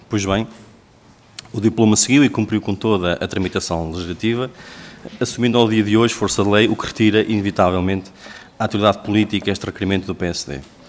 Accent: Coimbra, Centro, Portugal; Sou de Coimbra, não sou de Louros.

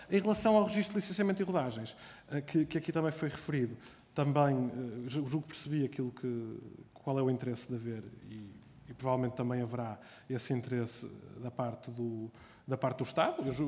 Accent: Porto, Portugal; Digo eu sou do Porto, portanto falo aqui muito à vontade

